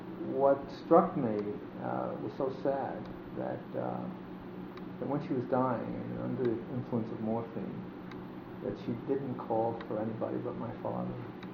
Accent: New York City, New York, United States; I was raised in New York City.

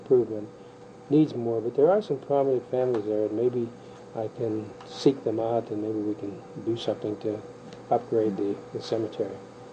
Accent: Butler, Pennsylvania, United States; born there; I was born in Butler, Pennsylvania, 1927

